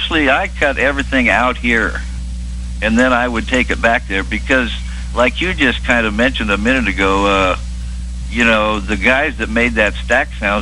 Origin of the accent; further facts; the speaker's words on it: Grants Pass, Oregon, United States; No, I'm originally from Grants Pass, Oregon.